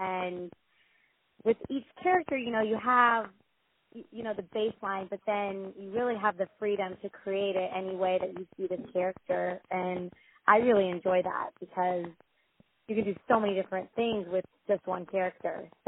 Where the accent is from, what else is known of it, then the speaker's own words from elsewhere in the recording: Scottsdale, Arizona, United States; So I'm originally from Scottsdale, Arizona, and I've always been drawn to acting.